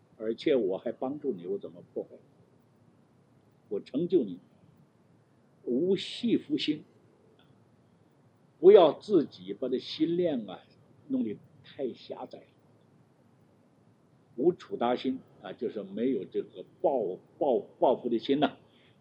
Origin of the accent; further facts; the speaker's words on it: North China, China; 比如我们的家乡北方，就是冬天冷是冷，夏天热就是热，冷热分的这个序分呢分的很清楚。